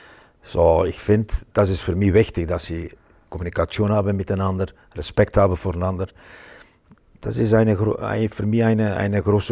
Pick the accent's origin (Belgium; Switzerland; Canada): Belgium; ich bin immer dann in Belgien geblieben. Ich hatte einen guten Job in unserem Rathaus, in meiner Stadt, in meiner Heimat.